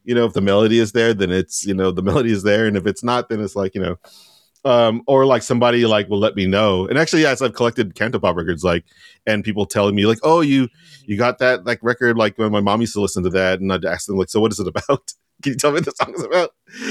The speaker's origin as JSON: {"language": "English", "country": "United States", "tie": "born or raised there", "said": "growing up in America, like especially when I grew up in the 80s and 90s"}